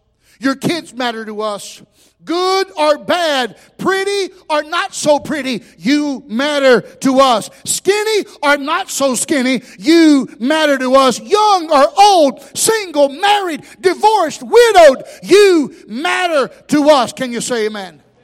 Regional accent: the South, United States; You know, I'm from the South, so the famous last words is, watch this.

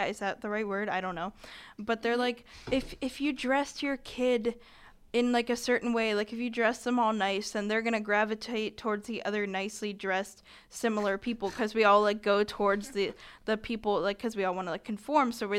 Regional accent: Virginia, United States; Yeah, I'm from Virginia.

